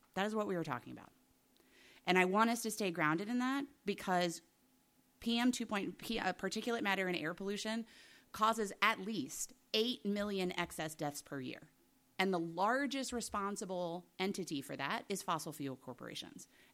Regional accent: Louisiana, United States; I used to do advocacy with the U.S. State Department, and I was that woman from Louisiana, which is fine with me. If there's one identifier, I'll take Louisiana.

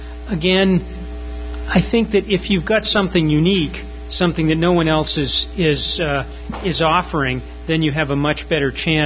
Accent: Boston, Massachusetts, United States; I'm from Boston. I almost never write anything that has to do with New England or anywhere nearby, just because I decided that there's too much competition.

